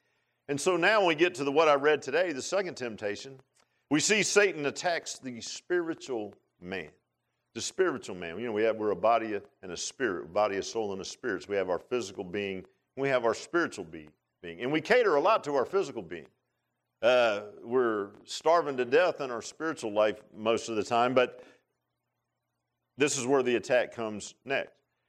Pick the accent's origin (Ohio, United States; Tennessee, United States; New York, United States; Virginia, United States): Virginia, United States; Virginia Beach; I grew up in Virginia Beach, and it was in a little neighborhood. Neighborhood's still there.